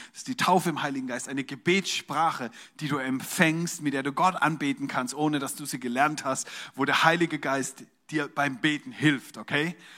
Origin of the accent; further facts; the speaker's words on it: Germany; Weil wir Deutschen, ne